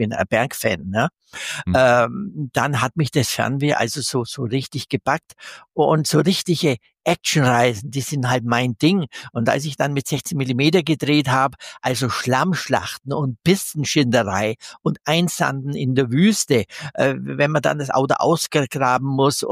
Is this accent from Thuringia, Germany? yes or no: no; Hof, Bavaria, Germany; als Highlight für Hof in meiner Heimatstadt Hof installieren